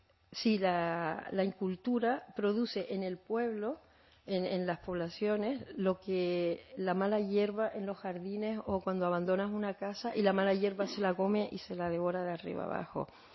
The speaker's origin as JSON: {"language": "Spanish", "region": "Canary Islands", "country": "Spain", "said": "si miramos el ejemplo de Canarias, que somos África, Canarias es África, geográficamente nadie lo puede discutir."}